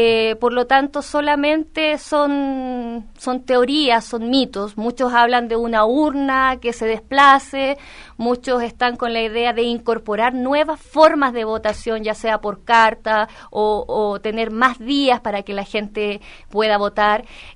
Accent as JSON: {"language": "Spanish", "country": "Chile", "said": "nosotros somos chilenos y donde estés vas a seguir siendo chileno"}